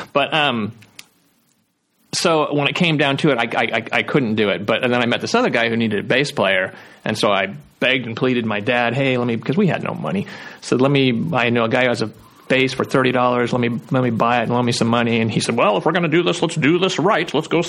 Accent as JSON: {"language": "English", "town": "Richmond", "region": "California", "country": "United States", "tie": "born or raised there", "said": "I was born in Richmond, Pinole, El Sobrante, which is Northeast Bay, mm-hmm, San Francisco area. I mean, it's basically all blue collar."}